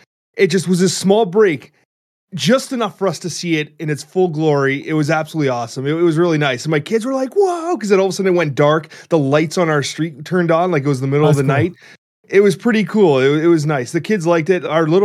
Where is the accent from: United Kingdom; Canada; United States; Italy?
Canada; listen, we're as Canadian as they come, man.